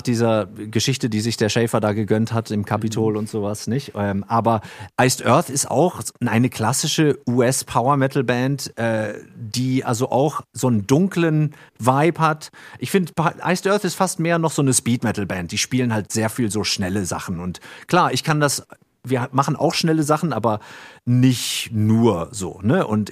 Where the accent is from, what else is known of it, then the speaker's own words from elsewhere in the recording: Northern Germany, Germany; die man manchmal bei uns hier in Norddeutschland im Sumpf gefunden hat